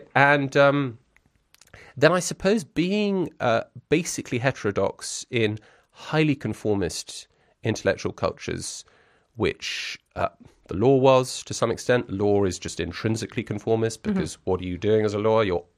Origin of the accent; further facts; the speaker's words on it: Brussels, Brussels-Capital Region, Belgium; first language French; you know, I grew up in Brussels. You know, French was pretty much my first language. French and English were my first language.